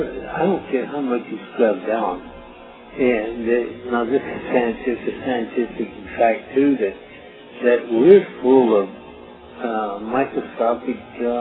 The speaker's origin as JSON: {"language": "English", "town": "Aztec", "region": "New Mexico", "country": "United States", "said": "I come from Aztec, and there's some Yankee in my blood"}